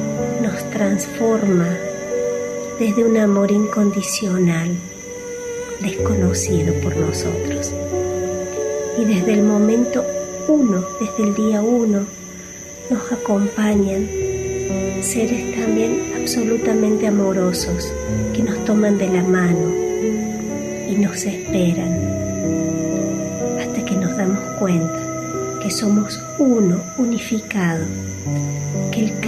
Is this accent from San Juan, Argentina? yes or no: no; Córdoba, Argentina; de Córdoba, Argentina.